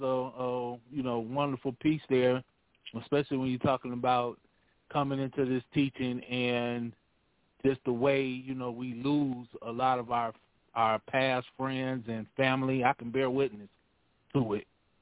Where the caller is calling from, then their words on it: Peoria, Illinois, United States; out of Peoria.